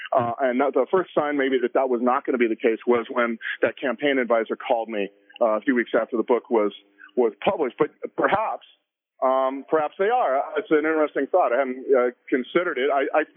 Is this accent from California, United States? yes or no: yes; California, United States; I grew up in Southern California. My mom is from Iowa.